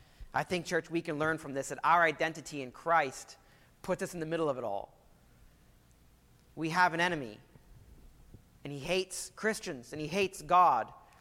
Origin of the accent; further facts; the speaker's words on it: Ottawa, Ontario, Canada; I grew up in Ottawa.